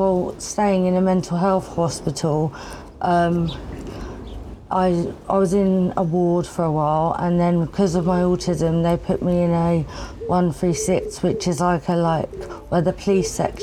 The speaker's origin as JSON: {"language": "English", "town": "Rotherfield", "region": "South East England", "country": "United Kingdom", "tie": "born or raised there", "also_born_or_lived": "Crowborough", "said": "So I originally grew up in Crowbeck, East Sussex, and then I moved to a little village called Rotherfield when I was a bit older, when I was about 9. And I basically grew up there, and I lived right in the countryside"}